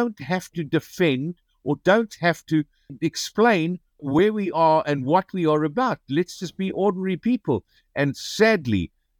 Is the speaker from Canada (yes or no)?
no; South Africa; moved away; the moment somebody heard my accent, they said, ah, you are from South Africa.